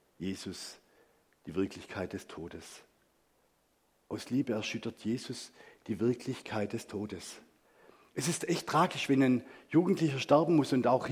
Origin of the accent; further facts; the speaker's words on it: Gechingen, Baden-Württemberg, Germany; Ich bin in Gechingen groß geworden, in der Nähe von Calw, Böblingen da.